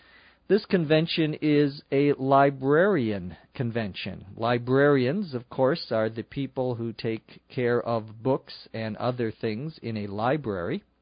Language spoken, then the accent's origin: English; Minnesota, United States; since I was born and raised or grew up in Minnesota, it is my home state. It is the state where I was born.